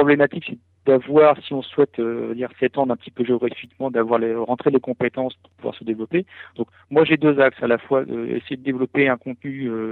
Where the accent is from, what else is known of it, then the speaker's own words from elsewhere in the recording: Le Havre, Normandy, France; mon projet de revenir sur le Havre, parce que je suis originaire du Havre. Et donc, j'avais quitté le Havre pour commencer dans la vie active.